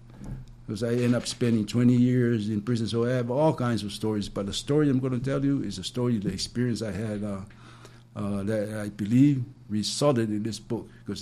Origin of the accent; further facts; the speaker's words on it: Samoa; moved away as an adult; I grew up in Ireland, Samoa. You know, I came here when I was 20.